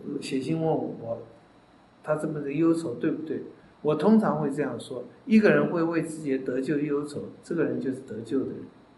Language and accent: Chinese; China